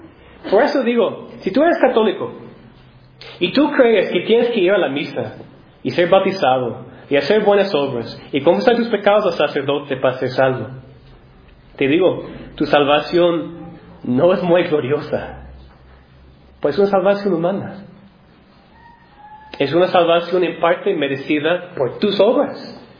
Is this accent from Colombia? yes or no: no; United States; now in Mexico; como misionero, yo vengo de los Estados Unidos y estoy predicando a mexicanos en un país muy católico